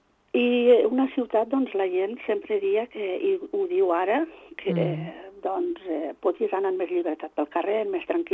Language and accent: Catalan; Santa Coloma de Gramenet, Catalonia, Spain; jo vaig néixer a Barcelona, també, les meves germanes també, menys la menuda, i vivíem a Santa Coloma de Gramenet.